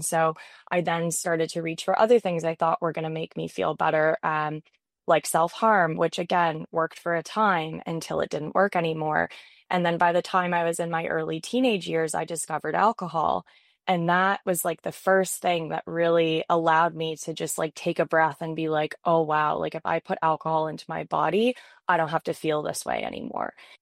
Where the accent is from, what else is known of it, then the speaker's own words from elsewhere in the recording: Toronto, Ontario, Canada; I grew up in Toronto.